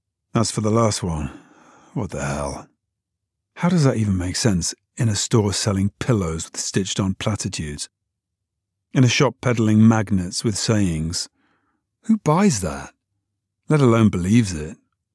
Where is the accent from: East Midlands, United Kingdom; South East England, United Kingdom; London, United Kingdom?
London, United Kingdom; Growing up outside London, we didn't partake in scuba too often